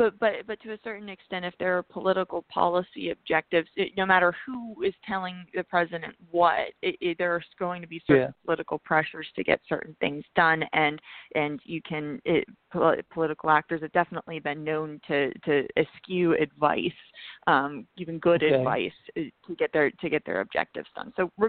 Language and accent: English; Pennsylvania, United States; from my home state of Pennsylvania